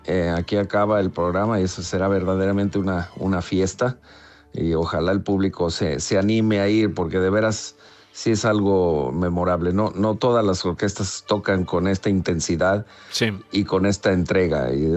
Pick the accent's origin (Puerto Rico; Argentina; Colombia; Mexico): Mexico; Yo mismo soy de México.